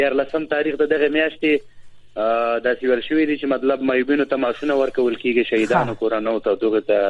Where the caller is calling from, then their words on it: Kabul, Afghanistan; بله از کابل هستم